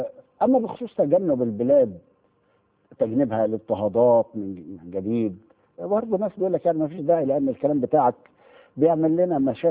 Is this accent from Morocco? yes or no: no; Egypt; بالبلدي عندنا في مصر.